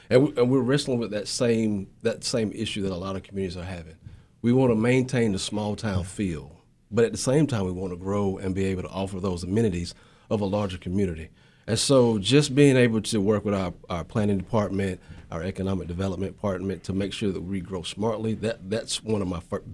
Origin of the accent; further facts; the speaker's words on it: Zebulon, United States; I was born and raised in Zebulun.